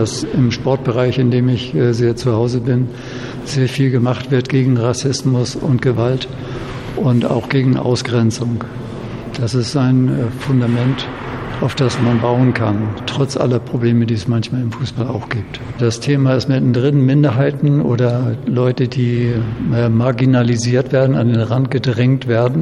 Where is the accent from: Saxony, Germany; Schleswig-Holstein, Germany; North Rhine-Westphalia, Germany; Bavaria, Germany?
Schleswig-Holstein, Germany; Ich stamme ursprünglich aus Schleswig-Holstein.